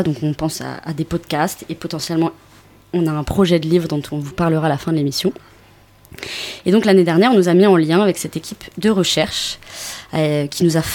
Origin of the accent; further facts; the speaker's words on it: Artigues, Occitanie, France; j'ai grandi aussi en Lozère à Artigues sur la commune de Saint-Laurent-de-Trèves.